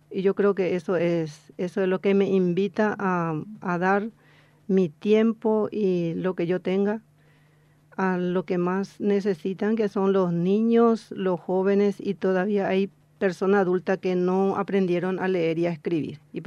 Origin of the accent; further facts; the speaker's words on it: Concepción, Paraguay; Yo vine de Concepción y empecé a trabajar como maestra